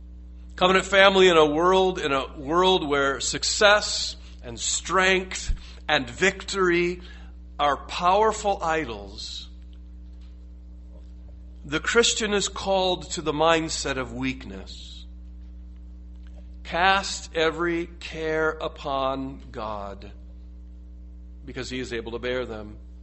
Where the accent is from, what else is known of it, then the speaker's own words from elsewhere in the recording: United States; Beloved, and I say this to Americans as an American, it is not wrong to admit weakness.